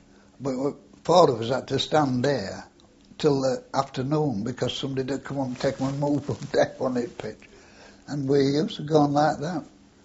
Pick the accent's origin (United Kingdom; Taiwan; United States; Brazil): United Kingdom; Leeds, Yorkshire and the Humber; born there; I was born in Leeds, near St. James's Hospital, Leeds, in 27th of June, 1896.